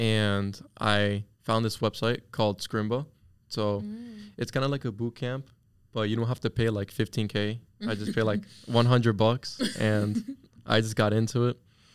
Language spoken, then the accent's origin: English; Miami, Florida, United States; I'm from Miami. I'm a Miami boy. My parents are from Venezuela, mm-hmm. but I was born here. Mm-hmm. In Westchester, is close by in mm-hmm. FIU. It's like about 10 minutes away-ish. Mm. So I grew up here.